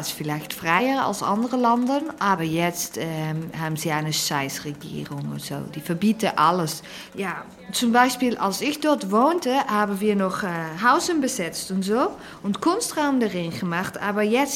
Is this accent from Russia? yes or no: no; Netherlands; German is a second language; Oh nein, ich komme eigentlich aus den Niederlanden. Ich bin Nederlands.